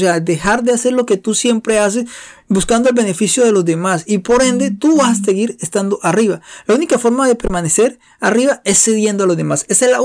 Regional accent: Colombia; Decimos en Colombia, yo soy colombiano, les recuerdo un poco.

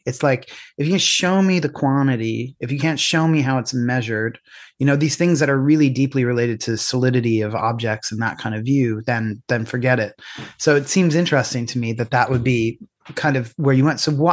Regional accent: Pennsylvania, United States; because I grew up in Pennsylvania. He grew up in Ohio.

